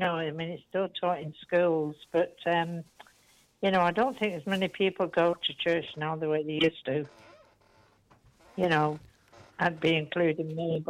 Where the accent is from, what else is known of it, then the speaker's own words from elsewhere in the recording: England, United Kingdom; born there; I was born in England, but I'm Irish descent. I was brought up Catholic, you know. And yeah. My parents were Irish